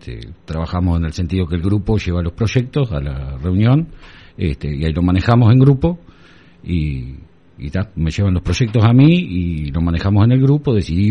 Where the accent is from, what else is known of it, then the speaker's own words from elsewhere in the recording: Chuy, Rocha, Uruguay; soy una persona conocida acá en Chuy, soy oriundo, o sea, soy un hijo de Chuy.